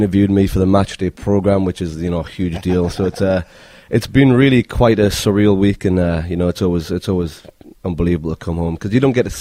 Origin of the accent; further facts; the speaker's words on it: Newcastle, North East England, United Kingdom; So I'm from Newcastle, so I'm a Geordie.